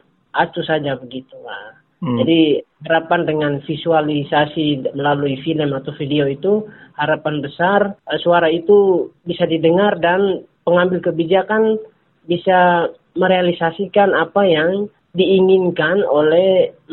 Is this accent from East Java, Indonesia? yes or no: no; Papua, Indonesia; untuk kami orang Papua sendiri untuk melihat bahwa ini situasi begini, seperti begini. Itu yang pertama untuk orang asli Papua sendiri dan mereka yang hidup di Papua.